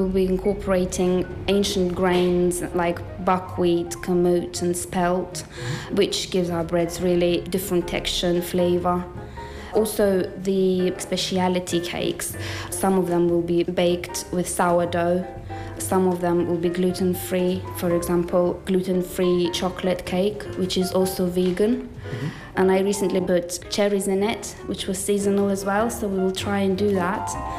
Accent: Lithuania; I came from Lithuania and grew up in a big farm.

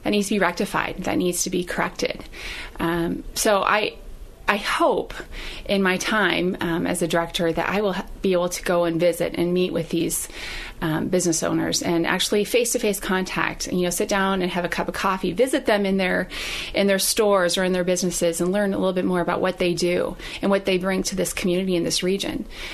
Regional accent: Minneapolis, Minnesota, United States; also born or lived in Grinnell, Iowa / Baraboo, Wisconsin; I actually kind of claim Midwest as home. I was born in Iowa, in Grinnell, Iowa, and lived there for several years and then moved to Baraboo, Wisconsin for a couple of years, but did most of my growing up in the Minneapolis area.

